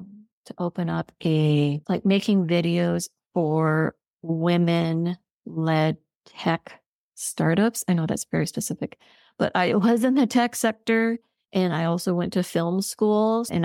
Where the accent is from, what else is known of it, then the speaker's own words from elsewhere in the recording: Richmond, British Columbia, Canada; I mean, I grew up in Richmond, so I know a lot of roads in Richmond and Vancouver.